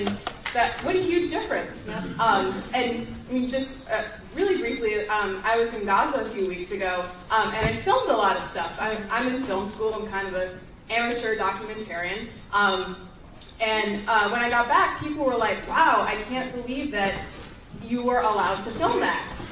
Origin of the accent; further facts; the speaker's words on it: Los Angeles, California, United States; from Los Angeles.